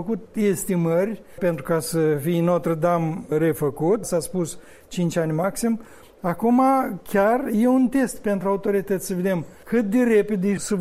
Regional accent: Cinișeuți, Rezina District, Moldova; Cum se zice în satul meu de Baștină Cinșăuț

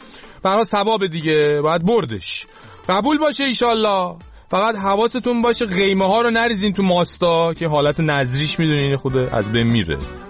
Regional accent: Iran; همه ماهایی که تو ایران بزرگ شدیم حال هوای این دسته‌ها و اون شبایی که تو محلات شهرها و روستاهای ایران میسازن درک کردیم

